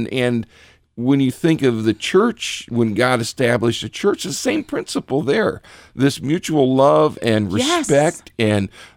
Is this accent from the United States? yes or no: yes; Richfield, United States; I grew up on a small farm in Richfield. At the time I was growing up in Richfield, Richfield was considered the boonies, and you know, it was all middle class and farmers and truck drivers and things like that.